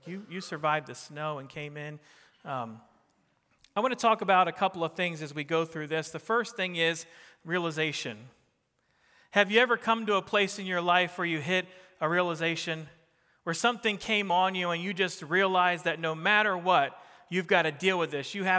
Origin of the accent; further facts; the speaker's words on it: New Jersey, United States; accent: Jersey; and so she's all trying to correct my Jersey accent.